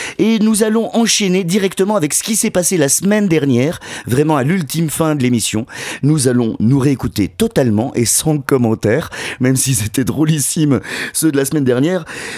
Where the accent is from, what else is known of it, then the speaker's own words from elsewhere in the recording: Grand Est, France; accent: Lorrain; Hein, vous aurez remarqué mon magnifique accent lorrain.